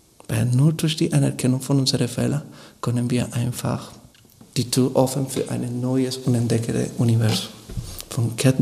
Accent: Colombia; German is a second language; Ich bin Kolumbianer mit einem ganz geprägten und lettischen Herz.

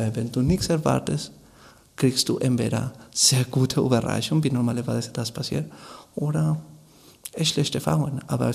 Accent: Colombia; German is a second language; Ich bin Kolumbianer mit einem ganz geprägten und lettischen Herz.

